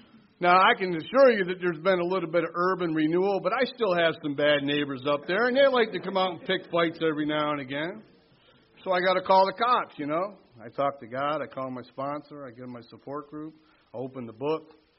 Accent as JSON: {"language": "English", "town": "Syracuse", "region": "New York", "country": "United States", "tie": "born or raised there", "said": "I grew up in Syracuse, New York. I grew up CIA, Catholic Irish alcoholic."}